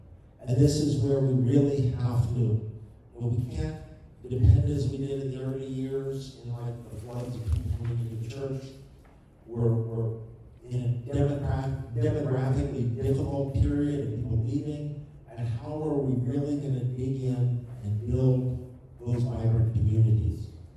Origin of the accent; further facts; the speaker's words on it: Colombia; So I grew up in Colombia, South America. My parents were Bible translators for an indigenous group that lived 30 miles walk in the mountains from the end of the road.